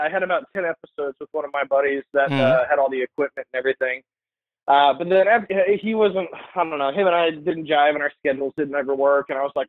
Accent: Alton, Illinois, United States; I grew up here in the St. Louis area, pretty much a little town called Alton.

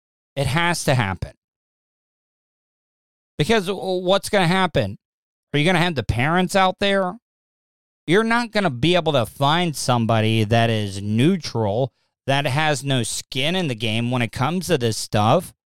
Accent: the South, United States; growing up in the South here, you're kind of at a disadvantage of breaking the stigma of racism

